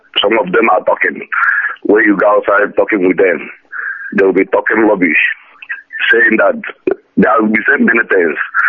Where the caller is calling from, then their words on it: China; I'm calling from China.